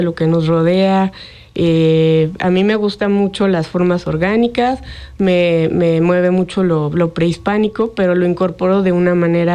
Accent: Mexico; todos somos mexicanos, pero no es exactamente mexicano tradicional

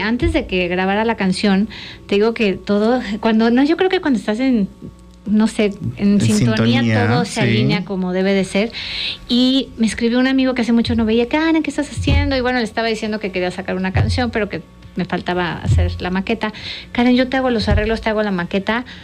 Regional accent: Aguascalientes, Mexico; al final todo se alineó para que fuera en Aguascalientes. Entonces lo hice en mi tierra natal, porque está también mi tierra.

